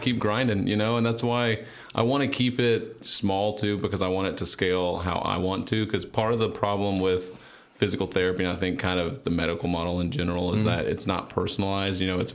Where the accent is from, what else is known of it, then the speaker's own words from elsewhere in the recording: Germantown, Tennessee, United States; Sure. So I'm from Germantown, Tennessee, small city, gas